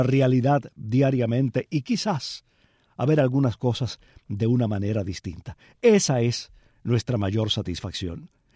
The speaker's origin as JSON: {"language": "Spanish", "country": "Cuba", "said": "nosotros como cubanos"}